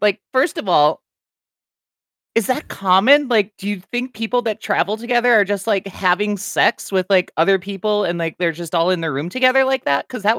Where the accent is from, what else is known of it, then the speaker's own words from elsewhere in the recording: Midwest, United States; It's hard for me to say whether it's a Midwest thing or not, considering I'm a Midwesterner.